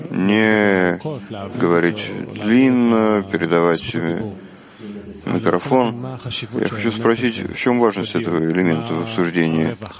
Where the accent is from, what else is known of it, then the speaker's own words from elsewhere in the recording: New York, United States; из Нью-Йорка.